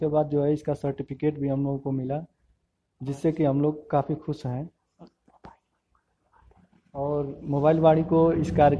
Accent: Dhamupur, Uttar Pradesh, India; ग्राम post Dhamupur, जनपद गाजीपुर का निवासी हूँ।

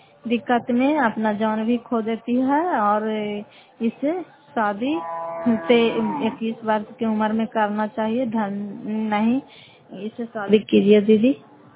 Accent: Fatehpur, Bihar, India; घर फतेहपुर, पंचायत मकरौता, जिला नालंदा, करापत्रा प्रखंड की निवासी हूं।

